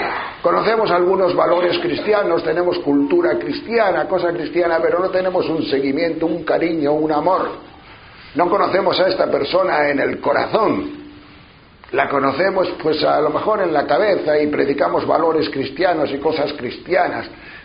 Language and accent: Spanish; Castile and León, Spain; Cuando yo era pequeño, pues iba en el cine de mi pueblo, un pueblo de la provincia de León, figuraos, cuando yo era pequeño, estoy hablando de la posguerra, de los años 40